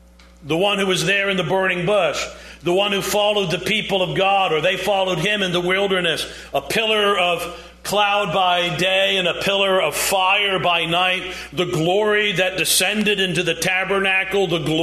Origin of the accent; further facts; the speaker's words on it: New York, United States; I wrestle with this as an American. You know, America, of course, is a melting pot in a lot of ways, and it's difficult sometimes to, well, who are my people? I'm from New York.